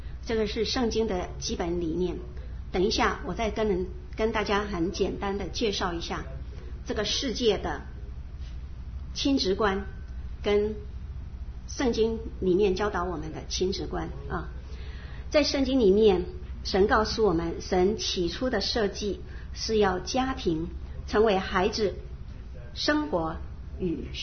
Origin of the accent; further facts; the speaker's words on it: China; 因为通常我们中国人很容易来跟随一个制度来走